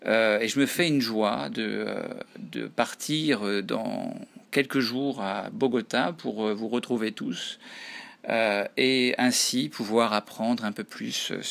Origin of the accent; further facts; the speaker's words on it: Brittany, France; now in Dominican Republic; je suis originaire de Bretagne, même si mon académie de rattachement, pour le meilleur ou pour le pire, est celle de Versailles. J'ai 40 ans